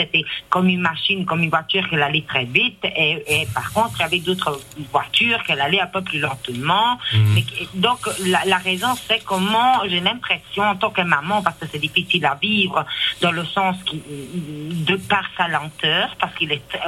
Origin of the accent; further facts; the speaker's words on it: Liège, Wallonia, Belgium; On est de Liège, donc voilà.